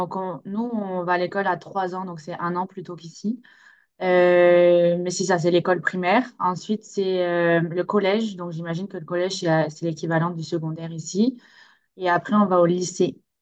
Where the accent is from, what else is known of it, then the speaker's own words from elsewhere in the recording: France; now in Montreal, Canada; Alors, je viens de France, donc j'ai grandi en France. Je suis à Montréal juste depuis 2018.